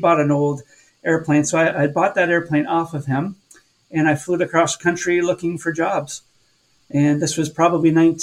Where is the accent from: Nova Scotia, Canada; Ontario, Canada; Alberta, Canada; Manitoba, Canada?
Ontario, Canada; London; I grew up in London, Ontario